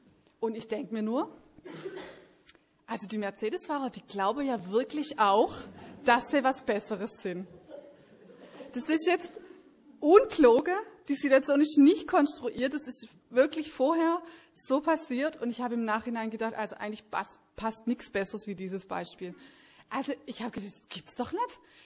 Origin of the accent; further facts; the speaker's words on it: Schwäbisch Hall, Baden-Württemberg, Germany; Ich komme aus Schwäbisch Hall